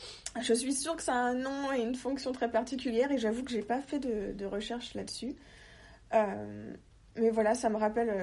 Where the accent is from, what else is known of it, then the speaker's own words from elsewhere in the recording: France; now in Copenhagen, Denmark; j'habite à Copenhague maintenant depuis 2 ans, mais je suis française à la base.